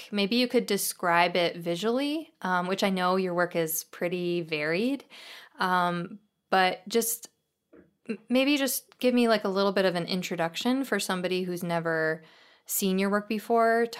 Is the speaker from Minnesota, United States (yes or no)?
no; New York, United States; I'm originally from Western New York, like about an hour from Niagara Falls.